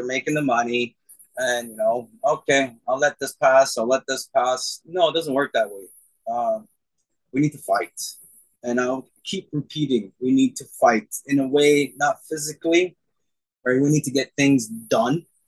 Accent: Toronto, Ontario, Canada; I'm part of Toronto. And I was raised and born in Toronto.

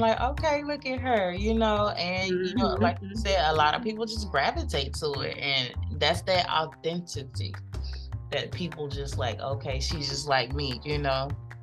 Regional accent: Atlanta, Georgia, United States; I'm from Atlanta. I'm loud.

